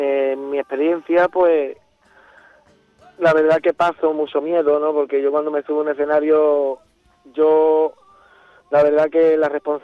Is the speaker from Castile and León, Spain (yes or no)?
no; Chiclana, Andalusia, Spain; si en Chiclana, mi tierra